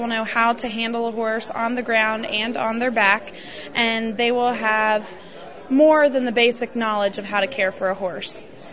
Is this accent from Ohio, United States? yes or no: yes; Ohio, United States; Well, I am a 2003 graduate of Xenia High School. I grew up in Greene County Ag, and it's always been a dream of mine to come back and be a part of it